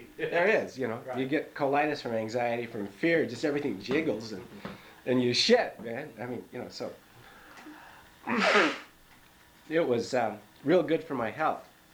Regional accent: United States; But it was real obvious that as an American, I was just identified with the military invasion

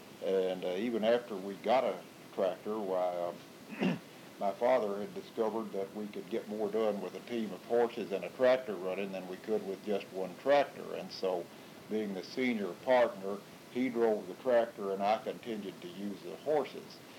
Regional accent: Lawrenceburg, Kentucky, United States; the U.S. Army Reserve moved a rifle company into Lawrenceburg, Kentucky, my hometown.

